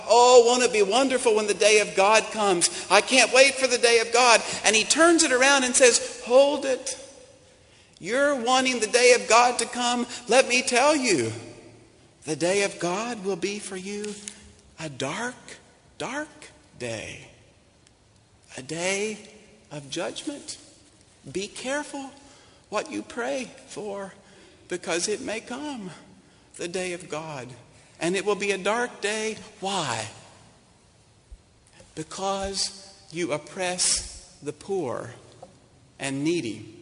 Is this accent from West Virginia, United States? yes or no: yes; West Virginia, United States; I'm from West Virginia, we're slow sometimes.